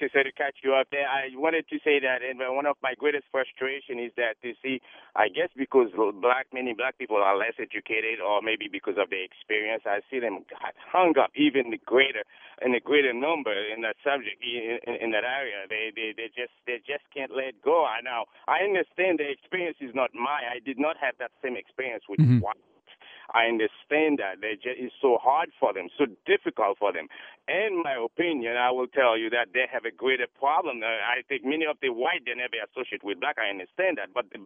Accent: Haiti; My experience is different from the last one. I grew up in the Caribbean, Haiti.

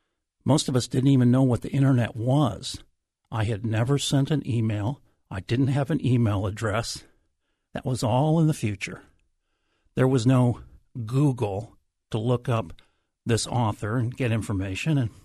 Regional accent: Des Moines, Iowa, United States; I had done 10 years worth of music programming back in my hometown of Des Moines.

